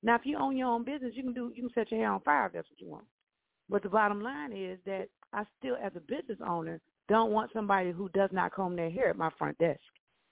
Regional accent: Tuskegee, Alabama, United States; I feel a couple of ways about that because I'm from Alabama. And when I grew up, my mother, I'm from Tuskegee

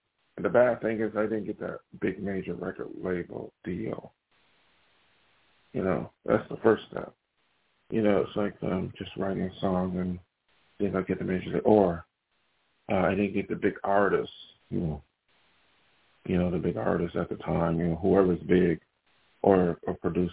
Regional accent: Buffalo, New York, United States; if you're in a small town like me, I came from Buffalo, and I'm in the same state of New York

